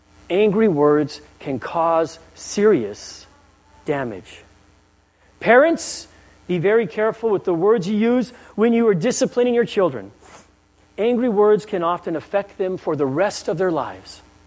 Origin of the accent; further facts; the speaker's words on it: Guam; Back when I was growing up on Guam, and I was probably junior high, maybe just getting ready to start high school